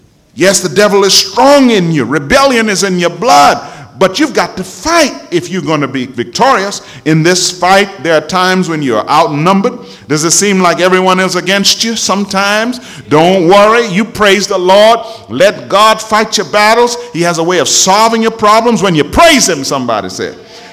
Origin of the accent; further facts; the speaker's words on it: Montreal, Quebec, Canada; when I was growing up in Montreal, Canada, I used to run track.